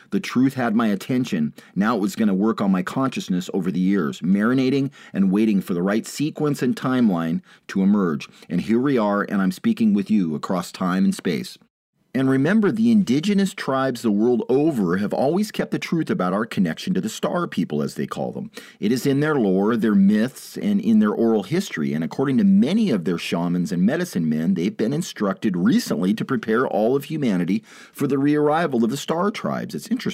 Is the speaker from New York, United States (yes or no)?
no; Longview, Washington, United States; Right here where I'm at, near Mount Adams, where I grew up, near where I grew up in Longview